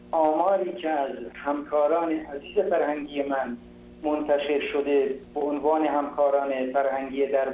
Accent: Mahabad, West Azerbaijan, Iran; اون چیزی که شهر خودمون توی مهابات من داشتم

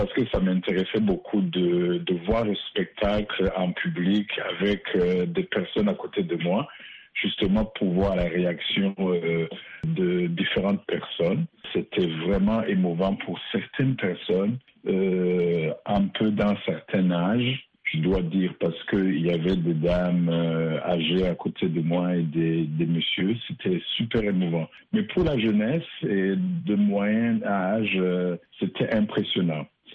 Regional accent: Burundi; Bon, dans mon pays d'origine, moi je suis d'origine burundaise.

